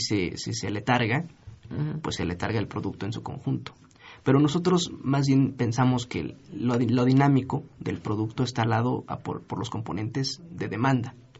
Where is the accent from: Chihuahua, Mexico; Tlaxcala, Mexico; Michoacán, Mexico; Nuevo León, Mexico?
Tlaxcala, Mexico; Yo lo que veo, yo soy de Tlaxcala.